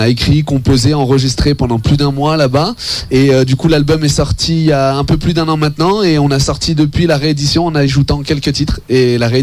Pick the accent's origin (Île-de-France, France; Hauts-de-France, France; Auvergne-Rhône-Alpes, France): Auvergne-Rhône-Alpes, France; Lyon; Il faut savoir que je viens de Lyon, et Lyon et Montréal sont sur la même latitude.